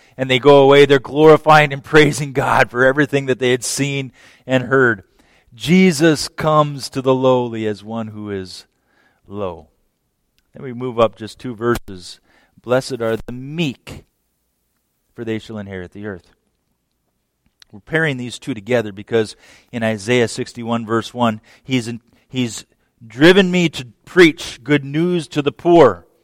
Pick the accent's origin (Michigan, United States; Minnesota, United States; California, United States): Minnesota, United States; when I was from Minnesota, we had Swedes and Norwegians.